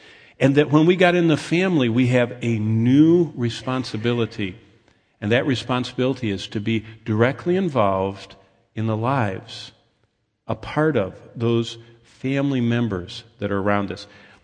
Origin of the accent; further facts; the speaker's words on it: Lansing, United States; I remember we grew up in Lansing